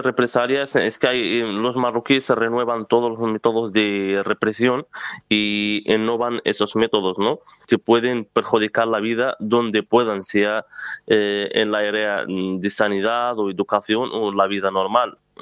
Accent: Western Sahara; moved away as an adult; Yo nací en el Sáhara Occidental, ocupado por Marruecos, y viví allí.

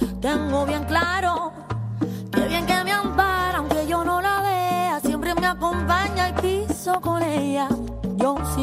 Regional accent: Catalonia, Spain; Jo sempre he dit que nosaltres hem menjat andalús i hem parlat andalús, o sigui, això ha passat, però clar, soc catalana

